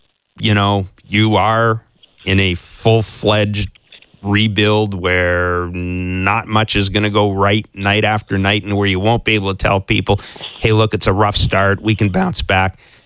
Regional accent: Canada; it's like a subtle reminder of some of the things you have to do as a Canadian.

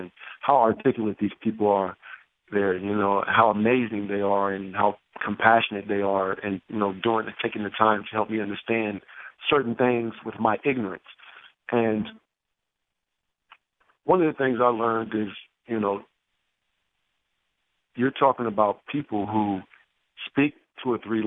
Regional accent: Syria; one of the things that happened to me is that I grew up in Syria.

